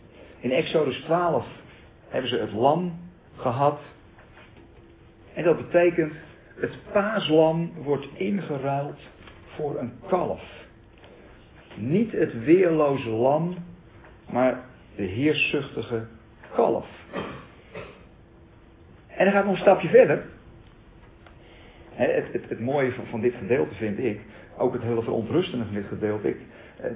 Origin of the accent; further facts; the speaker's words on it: Holland, Netherlands; ik kom zelf uit Holland en die Hollanders die zijn gewend om heel erg binnen de lijntjes te kleuren.